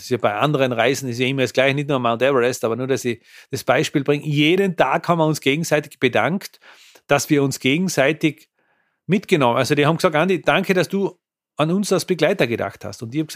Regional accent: Amlach, Tyrol, Austria; jetzt haben wir nicht einmal einen Skilift, keine Piste in Amlach, wo ich aufgewachsen bin.

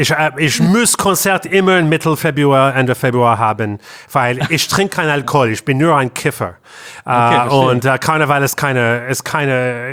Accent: Canada; German is a second language; wir kommen aus Kanada

